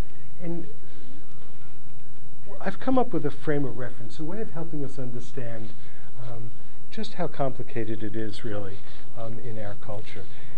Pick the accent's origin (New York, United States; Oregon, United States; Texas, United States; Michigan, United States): New York, United States; Brooklyn; Growing up in Brooklyn, gambling was not an acceptable behavior.